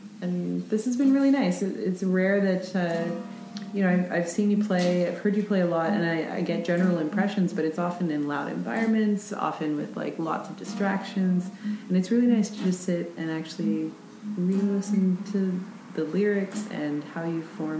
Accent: Canada; I have a very specific worldview and experience of being a Canadian where I lived in a very, like, homogenous, everyone is white and Anglo kind of place.

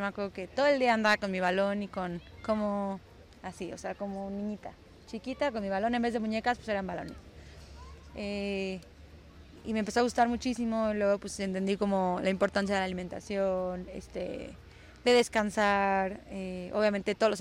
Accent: Cancún, Quintana Roo, Mexico; soy de Cancún, en Cancún menos había equipos de niñas y así

